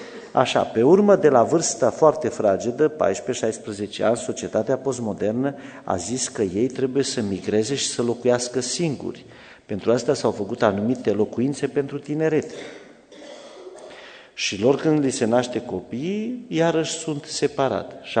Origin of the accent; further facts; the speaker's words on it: Solovăstru, Mureș County, Romania; Eu am crescut în Solovăstru, un sat de oameni simpli, țărani, așa sunt și eu, și noi am crescut toți într-o cameră.